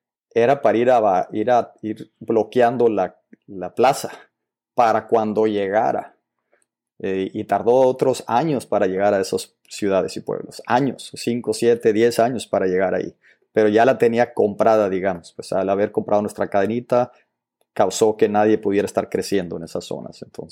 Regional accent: Agua Prieta, Sonora, Mexico; Vengo de un pueblo de Sonora que se llama Agua Prieta, Sonora, que está en el norte, es frontera.

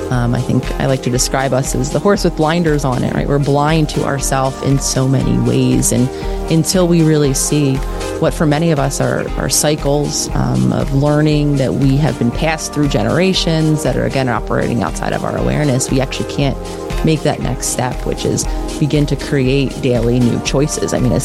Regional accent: Philadelphia, Pennsylvania, United States; I had made the decision to live in my hometown, which was Philadelphia at the time.

